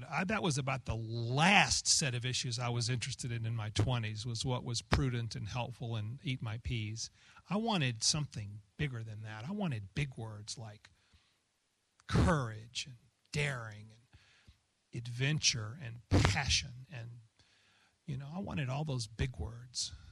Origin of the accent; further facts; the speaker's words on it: the South, United States; And I grew up in the South in the evangelical world, and I love these people and admire them in so many ways